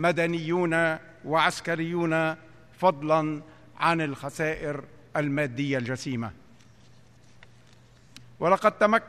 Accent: Lebanon; جئتكم حاملاً هموم بلدي لبنان الواقع في قلب منطقة تشهد أحداثاً هائلة

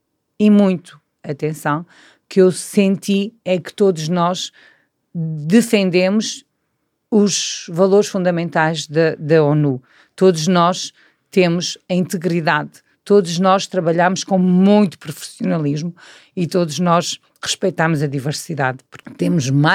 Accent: Portugal; porque eu sou de Portugal.

